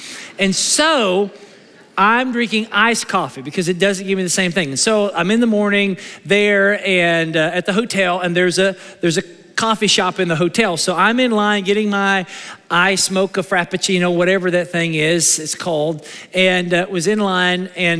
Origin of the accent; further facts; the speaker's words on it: Naples, Florida, United States; he's heard I'm from Naples, Florida, okay?